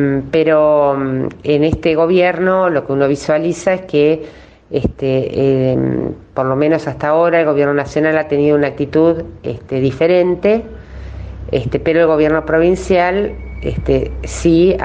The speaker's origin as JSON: {"language": "Spanish", "town": "Bahía Blanca", "region": "Buenos Aires Province", "country": "Argentina", "said": "yo soy de Bahía Blanca y para mí era muy común ir al"}